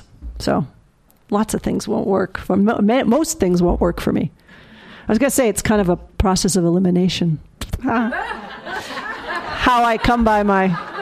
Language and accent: English; Hanover, New Hampshire, United States; I'm from Hanover, New Hampshire.